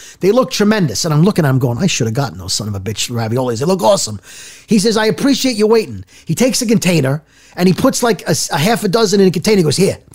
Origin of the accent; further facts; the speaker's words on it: Brooklyn, New York, United States; I'm from I'm from Brooklyn, by the way. But I live in more northern Jersey than this place is located.